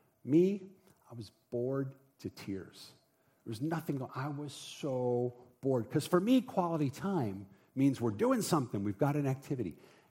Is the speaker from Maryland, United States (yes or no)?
yes; Baltimore, Maryland, United States; Not, I'm from Baltimore.